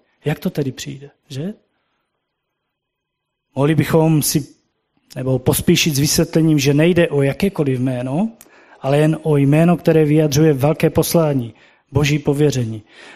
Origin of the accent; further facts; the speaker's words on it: Moravia, Czechia; U nás na Moravě říkáme zašknůřenec.